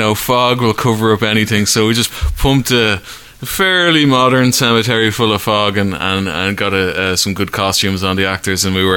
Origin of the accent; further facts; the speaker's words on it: Dublin, Leinster, Ireland; I grew up in Dublin